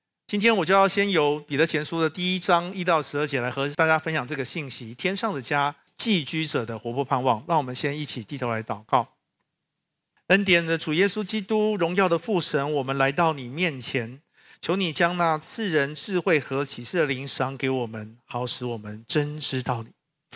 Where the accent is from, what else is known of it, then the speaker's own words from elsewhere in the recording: Hsinchu, Taiwan; 哈，我也是新竹人，哈，但是我不是竹北人。